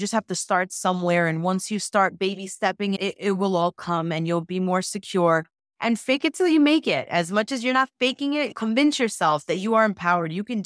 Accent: New York, United States; You know, I'm from New York, so corner delis, there are many.

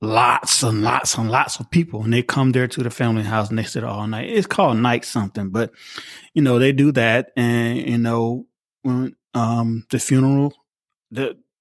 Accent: Georgia, United States; I'm from South Georgia. I'm from the country. It was like being home in the country.

